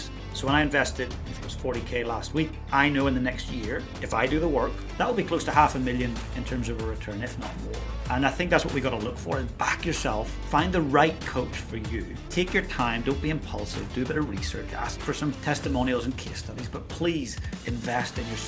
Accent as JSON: {"language": "English", "region": "Northern Ireland", "country": "United Kingdom", "tie": "born or raised there", "said": "It's kind of weird talking to an Irishman who doesn't drink, right? So I grew up in Northern Ireland and was drinking from about the age of 13, 14."}